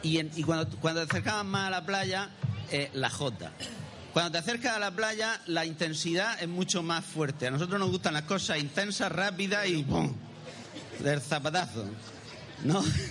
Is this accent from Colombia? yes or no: no; Region of Murcia, Spain; Somos la cuadrilla de la Cuesta de Gos de Águila. Somos de la costa murciana.